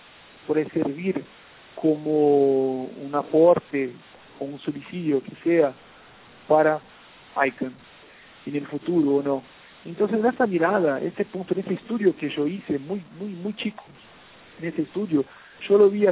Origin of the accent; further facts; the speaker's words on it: Brazil; Spanish is a second language; yo soy de Brasil